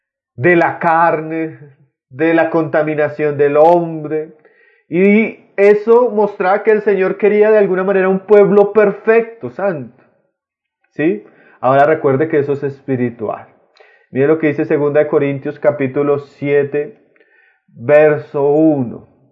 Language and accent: Spanish; Santander, Colombia; Yo soy santandereana